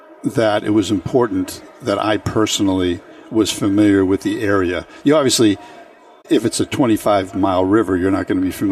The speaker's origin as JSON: {"language": "English", "town": "Hamilton", "region": "Massachusetts", "country": "United States", "tie": "born or raised there", "said": "So I grew up in the North Shore above Boston, a place called Hamilton Wenham."}